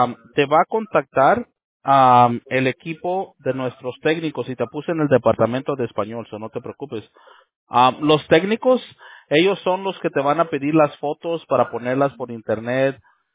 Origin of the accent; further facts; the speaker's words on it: Monterrey, Nuevo León, Mexico; Mi familia, todos somos de Monterrey, nosotros ahí, al otro lado.